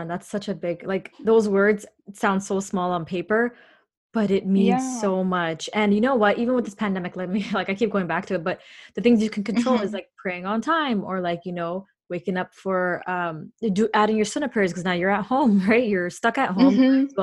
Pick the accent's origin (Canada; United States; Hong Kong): Canada; also born or lived in Saudi Arabia; I grew up in Saudi Arabia. Well, I was there for like 4 years, but I grew up in Canada